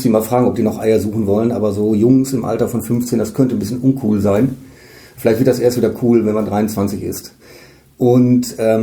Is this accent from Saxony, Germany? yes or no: no; North Rhine-Westphalia, Germany; Ich komme selbst aus dem Münsterland.